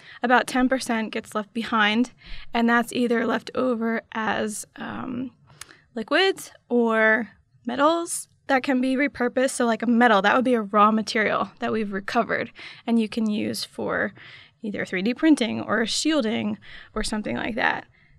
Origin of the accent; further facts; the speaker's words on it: New York, United States; I grew up in New York, and it always fascinated me how many people lived there and how much waste could be processed.